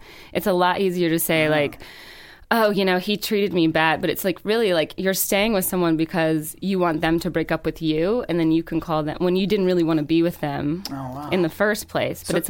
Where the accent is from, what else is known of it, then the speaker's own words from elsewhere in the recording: Georgia, United States; Yeah, I'm from Georgia.